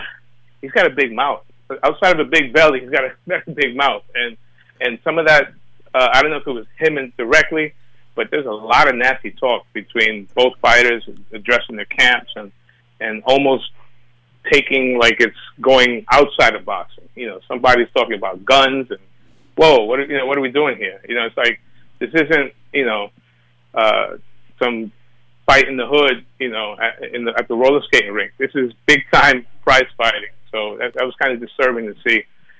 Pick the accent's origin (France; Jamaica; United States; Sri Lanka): Jamaica; You know, I'm Jamaican, you know, so that tells you all you need to know about Errol Spence.